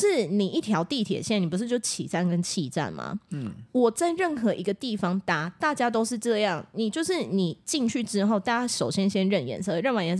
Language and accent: Chinese; Taiwan; 我只要说我们是来自台湾，所有人就是眼睛会发亮